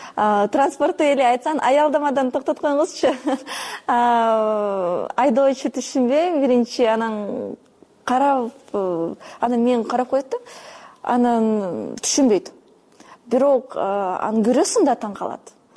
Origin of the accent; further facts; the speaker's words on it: Kazakhstan; now in Bishkek, Kyrgyzstan; Атам немис, негизи апам орус. Анан мен өзүм Казакстандан келгем. Азыр Бишкекте болгонума уже 10 жылдан ашты. Ого, 10 жылдан ашты, 14, мүмкүн 13 жыл болду Бишкекте болгонума. Негизи мен казак мектепте окугам.